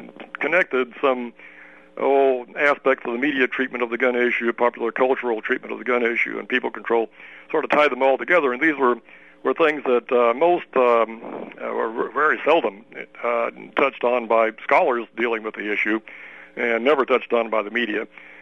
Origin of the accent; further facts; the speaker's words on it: Herrin, Illinois, United States; And I was born and raised in Herron, Illinois. It's a little... it was, at that time, a mining town in the far southern part of the state.